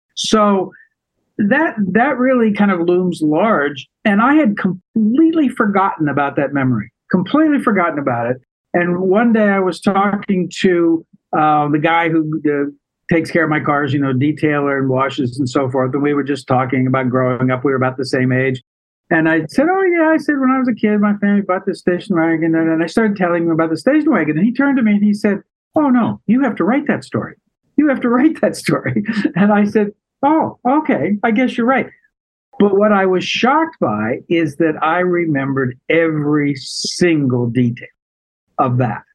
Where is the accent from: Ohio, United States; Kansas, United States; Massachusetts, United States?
Kansas, United States; Oh, I grew up in the Midwest, Kansas. Kansas like tornado Kansas